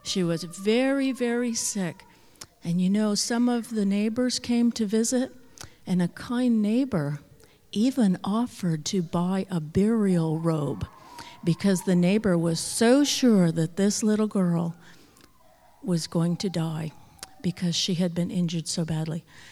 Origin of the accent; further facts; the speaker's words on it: Norway, Maine, United States; born there; I was born in Norway, Maine. I was born far on the East Coast from here, and I was born on December 28, 1962.